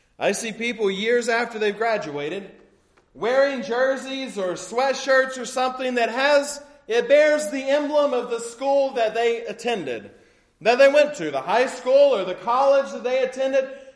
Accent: Guthrie, Oklahoma, United States; if I tell someone I'm from Guthrie, it doesn't mean a whole lot. But if I say I'm from Oklahoma, they most of the time know where that is.

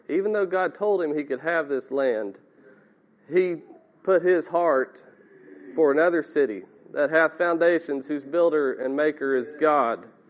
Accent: Guthrie, Oklahoma, United States; I'm from Guthrie, Oklahoma.

